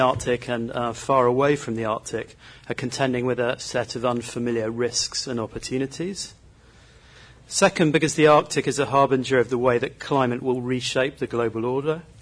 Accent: South East England, United Kingdom; I'm a Brit, as you can probably hear from the accent, and I grew up in the south of England in a place where snow happened almost never.

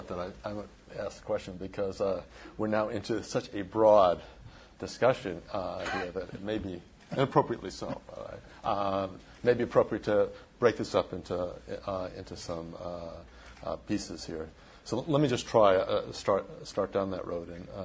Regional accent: New York, United States; I would just point out, because I am from New York, and New York, we always talk about it being exceptional

